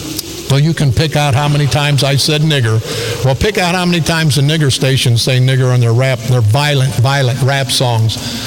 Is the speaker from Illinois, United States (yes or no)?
yes; East St. Louis, Illinois, United States; You know what I think, Scott? I'm from East St. Louis. I graduated from East St. Louis High School. There was never any big problems.